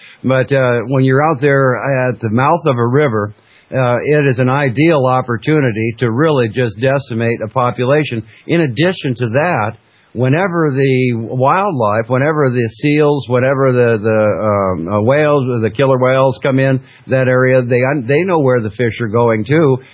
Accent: Alaska, United States; You know, I was raised up in Alaska

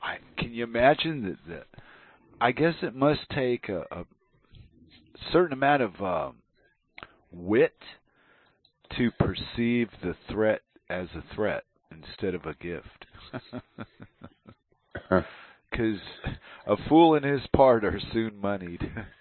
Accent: United States; I made fun of them because I come from America, so I know what an entertainment program is.

